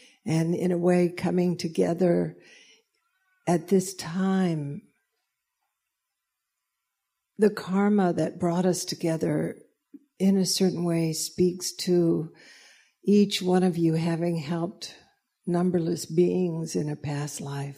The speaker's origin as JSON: {"language": "English", "region": "the South", "country": "United States", "tie": "born or raised there", "said": "You know, I was raised in the South, and so was Vishnu Das. And I went to school in the South"}